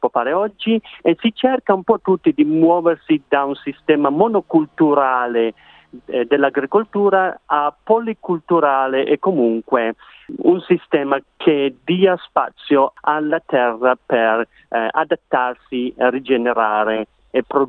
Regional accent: Piedmont, Italy; io sono nato e cresciuto in provincia di Torino, in una cascina delle mucche da latte, quindi noi si andava in giro a raccogliere le erbe selvatiche

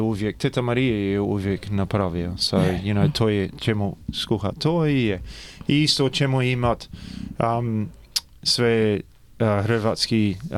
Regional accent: Australia; born there; Croatian is a second language; Ja sam rođen tu u Australiji i apology za moj hrvatsko, jer znaš, you know, ide gore i dole.

